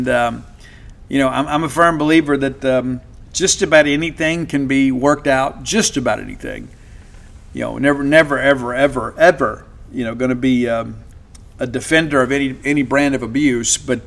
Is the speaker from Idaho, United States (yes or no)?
no; Mississippi, United States; And for many of us, I know, like growing up in South Mississippi, we'd go cut, you know, we'd go mow yards and rake leaves and things like that to raise money to buy concert tickets